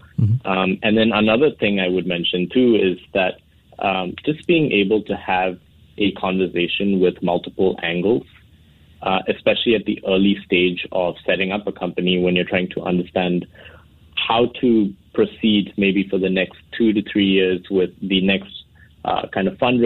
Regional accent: Singapore; also born or lived in New York, United States; I'm Singaporean, but I really started out in fintech in New York when the industry was still getting on its feet. I recently returned to Singapore

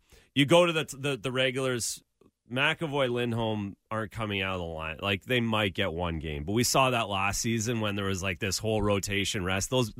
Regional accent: Canada; As a Canadian

